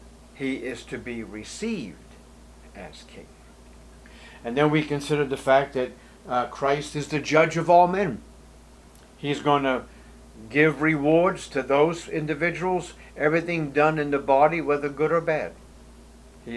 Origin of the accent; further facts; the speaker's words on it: Boston, Massachusetts, United States; Growing up in Boston, not only did I see Catholic churches dedicated to the Roman Catholic persuasion